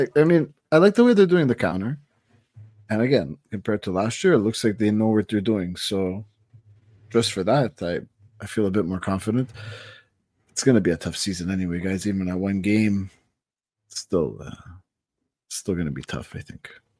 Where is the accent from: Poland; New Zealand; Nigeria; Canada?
Canada; Yeah, we're Canadian, yeah.